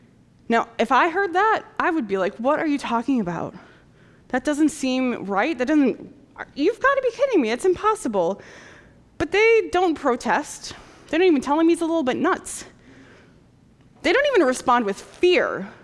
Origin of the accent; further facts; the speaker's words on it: Michigan, United States; born there; also born or lived in Iowa / Chicago / Wisconsin; I was born in Michigan, went to college in Iowa, went to seminary in Chicago, been in Wisconsin.